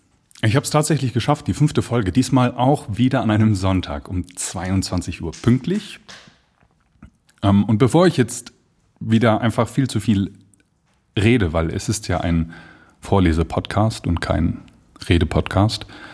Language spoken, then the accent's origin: German; Münster, North Rhine-Westphalia, Germany; now in Munich, Germany; Ich komme aus Münster, wohne aber in München